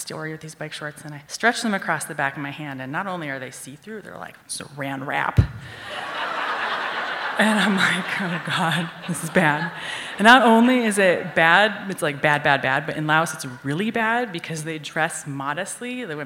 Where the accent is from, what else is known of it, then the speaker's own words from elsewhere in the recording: United States; I'm from the United States.